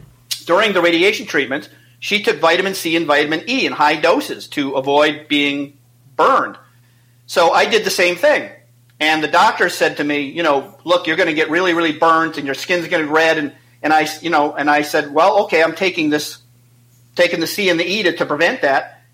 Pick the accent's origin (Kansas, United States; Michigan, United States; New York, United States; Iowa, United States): New York, United States; Brooklyn; Again, we're from Brooklyn. You know, you tough it out, right? We don't wear our problems on our sleeves here, right?